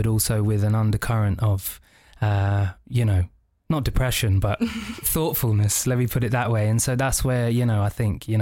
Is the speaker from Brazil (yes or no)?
no; St. Vincent & Grenadines; I grew up in the Caribbean, half my childhood in St. Vincent and the Grenadines. And that's a place where, you know, they don't let you get to, you know, high up into the clouds.